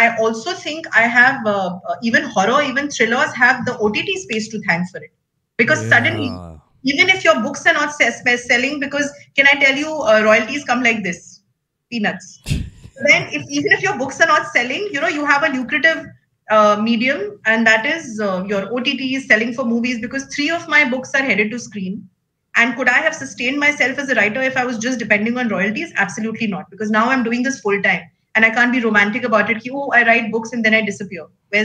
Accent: Kanpur, Uttar Pradesh, India; I'm from Kanpur. My Hindi is as good as my English.

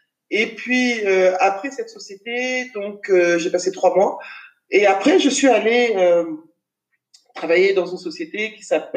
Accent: Abidjan, Côte d’Ivoire; c'était logique de revenir à Abidjan puisque c'est là où j'ai grandi. C'est là où j'ai mes amis. C'est là où j'ai mes repères.

